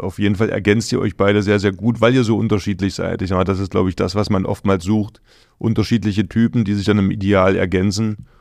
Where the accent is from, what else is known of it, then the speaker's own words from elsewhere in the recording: Magdeburg, Saxony-Anhalt, Germany; born there; Ich meine, ich bin ja gebürtiger Magdeburger.